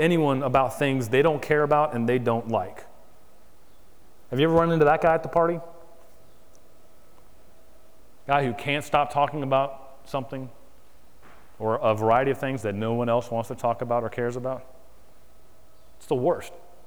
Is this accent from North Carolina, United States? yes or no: no; Florida, United States; I don't speak a word of Spanish. I grew up down in South Florida, and so in high school, I was very smart and took French.